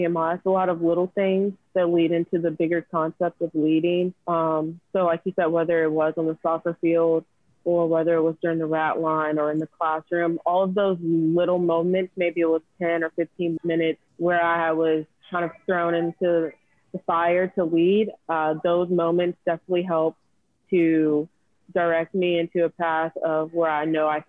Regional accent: Chesapeake, Virginia, United States; So I'm from Chesapeake, Virginia. I was in Air Force Junior ROTC in high school.

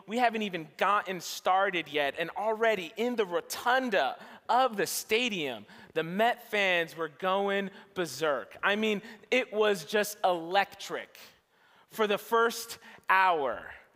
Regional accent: New Jersey, United States; If you didn't know, I'm from Jersey, so I'm rooting for New York teams.

